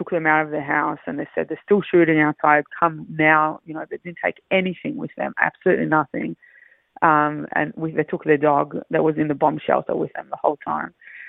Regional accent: Kfar Aza, Southern District, Israel; moved away as an adult; now in Australia; So I was born on Kibbutz Kfar Aza. So my parents have been there for 40 years. I was born there and raised there, grew up there until I finished my army service. And then I came to Australia just to travel, work and travel, and ended up staying here.

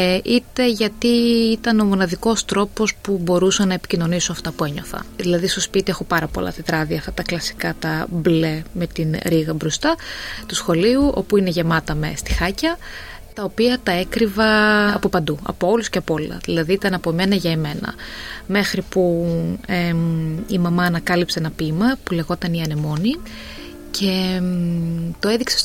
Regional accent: Thessaloniki, Central Macedonia, Greece; moved away as an adult; now in Melbourne, Australia; γεννήθηκα στη Θεσσαλονίκη, έχω καταγωγή από εκεί, στην Άνω Τούμπα συγκεκριμένα, πίσω από το γήπεδο του ΠΑΟΚ, μαζί με όλες τις φωνές. Τα τελευταία 9 χρόνια ζω και εργάζομαι στη Μελβούρνη.

